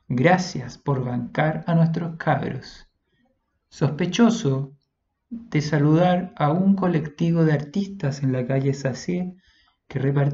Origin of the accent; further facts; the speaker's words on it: Uruguay; now in Chile; Soy de Uruguay, vecino, y aquí estoy.